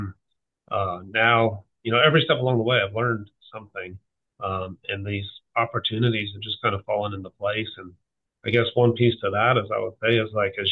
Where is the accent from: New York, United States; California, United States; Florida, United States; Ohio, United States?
California, United States; Growing up in Southern California, truck operations, specifically roof operations, is such a vital component of the fire culture there